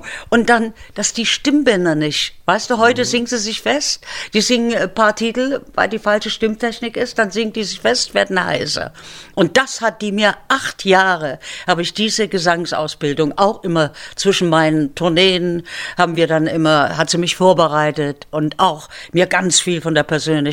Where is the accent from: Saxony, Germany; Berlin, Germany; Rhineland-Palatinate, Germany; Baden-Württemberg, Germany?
Saxony, Germany; Zwickau; das war alles wieder meine Heimat. Die war natürlich stolz auf ihr